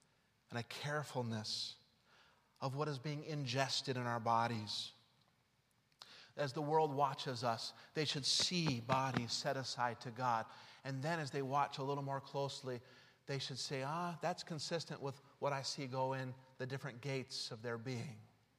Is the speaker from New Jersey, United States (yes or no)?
no; Utah, United States; I grew up in Utah.